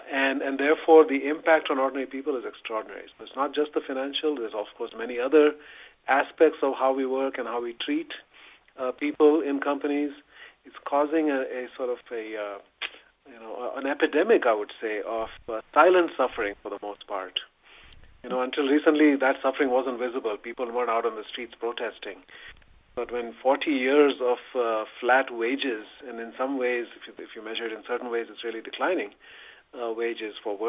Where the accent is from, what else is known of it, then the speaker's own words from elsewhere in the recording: India; I'm originally from India, and one of the sort of darkest things about India is the caste system.